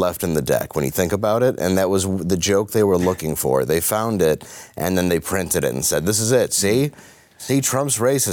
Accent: Detroit, Michigan, United States; Because I'm from Detroit, and I know a lot of black comics

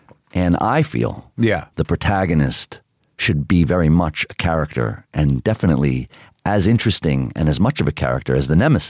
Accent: Queens, New York, United States; I mean, I think growing up in Queens, it was very important to me not to change in the wrong ways.

